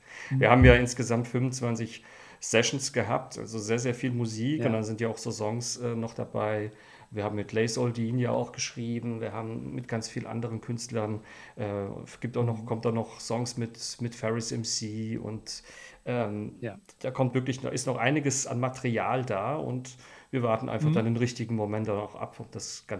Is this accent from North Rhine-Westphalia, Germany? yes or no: no; Mannheim, Baden-Württemberg, Germany; Ich komme aus Mannheim.